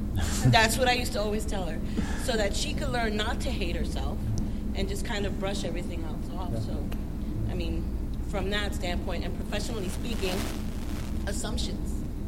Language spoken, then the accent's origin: English; Brooklyn, New York, United States; Similar to Cherokee, I'm from Brooklyn, New York, and when I moved